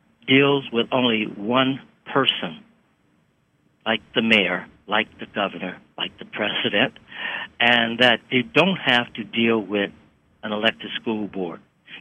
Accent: Buffalo, New York, United States; That happened in my hometown, and I almost don't remember my hometown. I've been gone so long

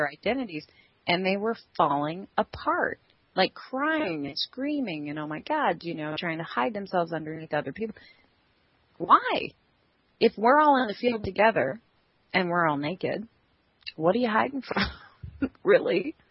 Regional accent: California, United States; growing up in California, you know, and living in California, it was always, you are what you drive.

